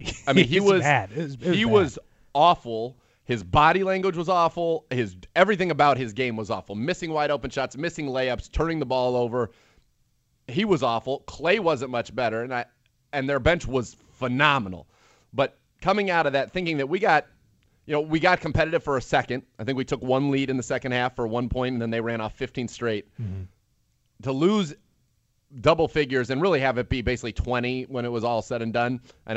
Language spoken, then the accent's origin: English; California, United States; So I know that I grew up in the Bay Area.